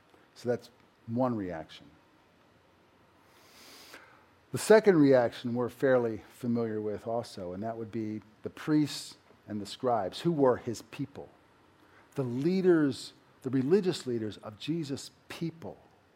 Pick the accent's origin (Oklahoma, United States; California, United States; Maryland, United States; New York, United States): Maryland, United States; Baltimore; born there; I was born in Sinai Hospital in Baltimore in 1965.